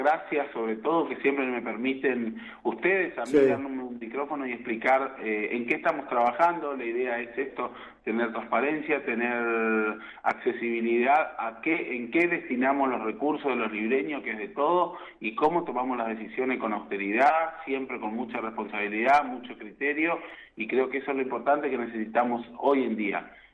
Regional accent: Argentina

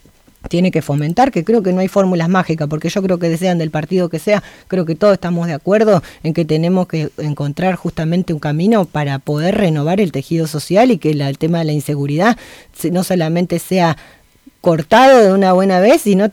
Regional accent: Argentina; nosotros como argentinos

